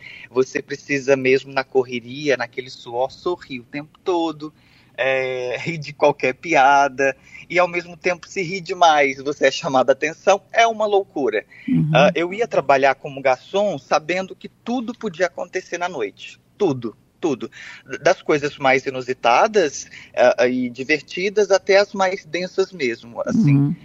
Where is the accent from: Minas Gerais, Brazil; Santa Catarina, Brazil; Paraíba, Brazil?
Minas Gerais, Brazil; now in Rio de Janeiro, Brazil; Nesses últimos 12 anos de Rio de Janeiro, porque eu venho do interior de Minas Gerais